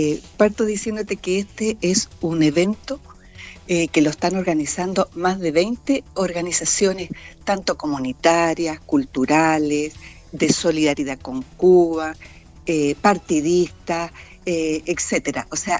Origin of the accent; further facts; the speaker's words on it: Chile; toda la solidaridad que nosotros como chilenos entregamos